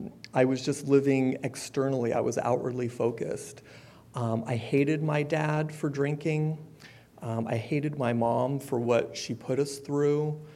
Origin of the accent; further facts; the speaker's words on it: San Francisco, California, United States; I grew up in San Francisco. I have an older sister and a younger sister.